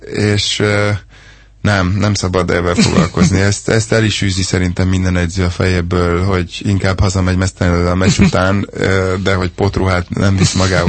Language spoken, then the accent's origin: Hungarian; Budapest, Hungary; Én Budapesten nőttem föl, én nagyon szerettem Budapesten vízilabdázni